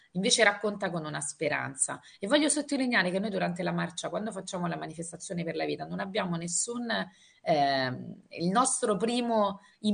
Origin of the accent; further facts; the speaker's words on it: Rome, Lazio, Italy; E come romana vi sottolineo che sarà pazzesco